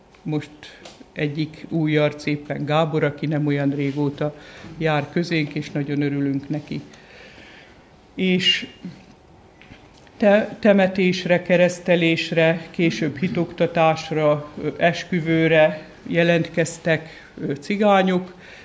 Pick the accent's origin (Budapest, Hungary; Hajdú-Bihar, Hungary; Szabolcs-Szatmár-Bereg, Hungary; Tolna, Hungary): Tolna, Hungary; Sárszentlőrinc; born there; Sárszentlőrinci evangélikus lelkész. Ott születtem Sárszentlőrincen, édesapám volt előttem a lelkész.